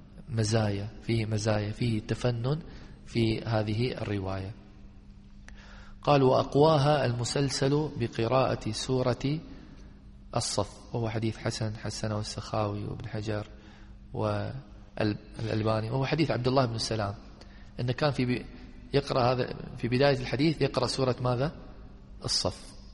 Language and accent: Arabic; Damascus, Damascus Governorate, Syria; وحصل لي إسنادها وأنا أيضا من دمشق، يعني مسلسل بأهل دمشق.